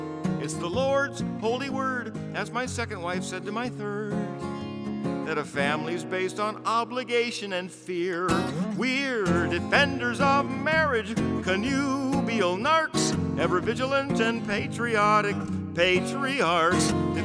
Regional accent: Marin County, California, United States; I come from Marin County, California, the bluest county in the bluest state of the union.

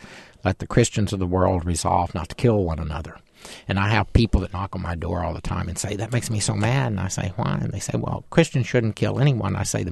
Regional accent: Texas, United States; I'm a Texan.

